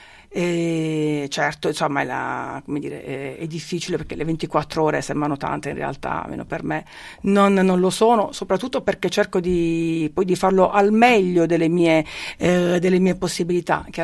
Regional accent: Bari, Apulia, Italy; now in Trieste, Italy; nella mia città natale vivevo in prossimità dell'istituto penitenziario.

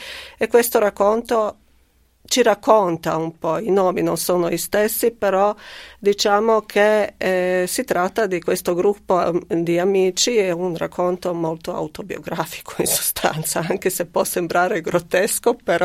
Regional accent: Sarajevo, Federation of Bosnia and Herzegovina, Bosnia & Herzegovina; Devo spiegartelo io, che vengo da Sarajevo, sorrido. E magari io non sono propriamente triestino.

